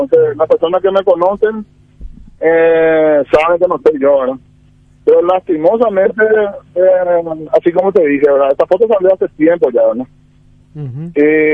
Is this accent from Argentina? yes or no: no; Pedro Juan Caballero, Amambay, Paraguay; Soy crecido, nací y me crié aquí en Pedro Juan Caballero